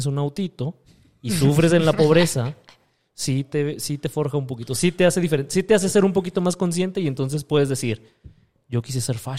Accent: Monterrey, Nuevo León, Mexico; Porque somos adinerados los de Monterrey, ¿qué?

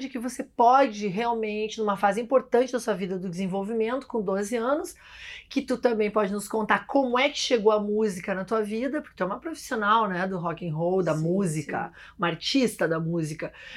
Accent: Brazil; now in United States; Nós duas somos brasileiras, vivemos aqui nos Estados Unidos há muitos anos.

